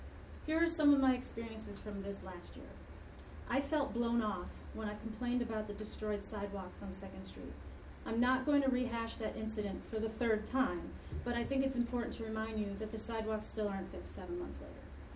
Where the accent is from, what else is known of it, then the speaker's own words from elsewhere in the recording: Northeast, United States; now in Amherst, United States; I left my hometown and family roots in the Northeast to settle in Amherst permanently because I love it here.